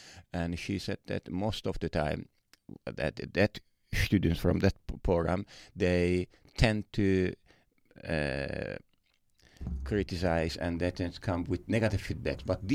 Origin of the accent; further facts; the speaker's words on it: Turkey; So in Turkey, in my home country, the degree lasts 4 years, but it was 5 years for me.